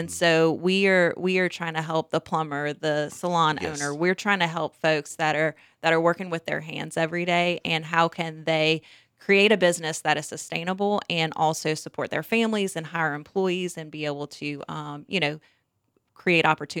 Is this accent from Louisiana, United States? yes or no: yes; Louisiana, United States; I am from Acadiana. That's correct.